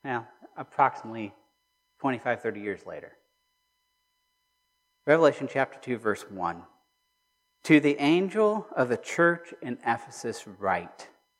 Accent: California, United States; I came from California. We didn't have Regents. Yay for California, right?

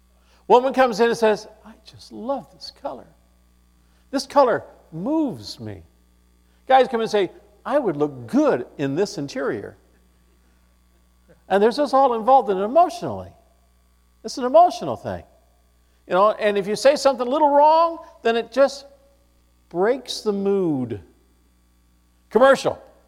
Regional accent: California, United States; maybe possibly because I grew up in California, there's lots of a difference of opinion in California.

